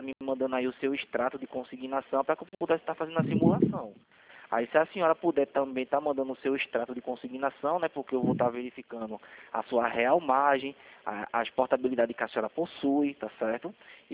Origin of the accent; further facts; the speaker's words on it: Recife, Pernambuco, Brazil; Bem, veja bem, porque eu sou daqui de Recife, né?